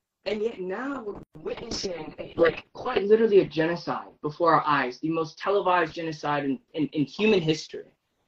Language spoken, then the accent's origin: English; United States; as someone who faced anti-Muslim racism their entire life, growing up in America. I grew up in a post 9/11 reality.